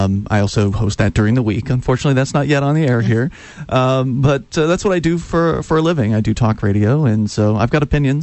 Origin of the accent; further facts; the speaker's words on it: Florida, United States; now in Keene, United States; Well, I grew up in Southwest Florida and moved up here about 6 years ago. I'm so grateful to be living in Keene.